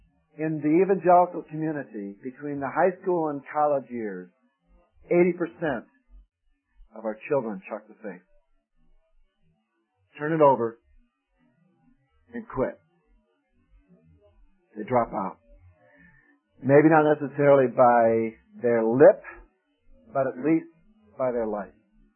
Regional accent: Chicago, Illinois, United States; not all of us from up north talk like we're from Jersey or from the Bronx. Some of us are from Chicago. And we got different Midwestern twangs and things like that.

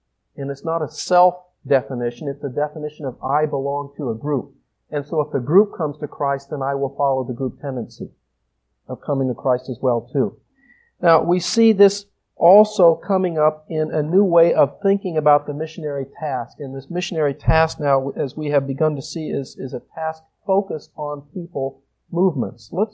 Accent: United States; I was reading it somewhat as an American.

